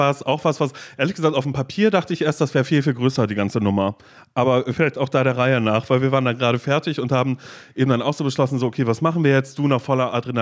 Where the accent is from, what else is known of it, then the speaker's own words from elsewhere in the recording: United States; weil ich komme aus Amerika